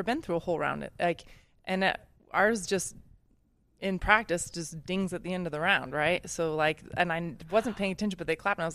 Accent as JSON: {"language": "English", "town": "Bosque Farms", "region": "New Mexico", "country": "United States", "tie": "born or raised there", "said": "My mom came from Wyoming and like outdoorsy mountains. Like, we grew up down in Bosque Farms."}